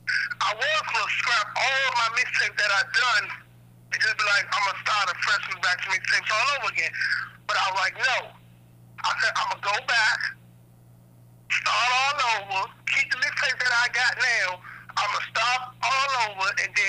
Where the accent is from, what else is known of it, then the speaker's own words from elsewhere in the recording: Washington, District of Columbia, United States; now in Maryland, United States; I'm just a resident of Maryland. I'm not really from Maryland. I'm from the District of Columbia.